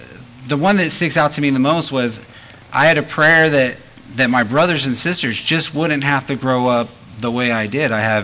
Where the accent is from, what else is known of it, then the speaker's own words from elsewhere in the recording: California, United States; So a little bit about me and who I am. I grew up in California.